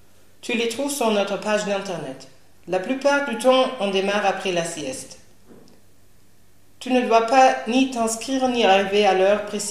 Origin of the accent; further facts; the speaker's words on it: Lebanon; Moi, je viens du Liban.